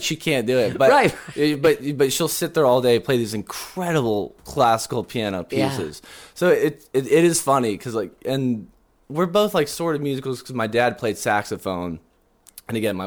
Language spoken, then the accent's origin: English; Dallas, Texas, United States; Being a kid growing up in Dallas, it's kind of boring.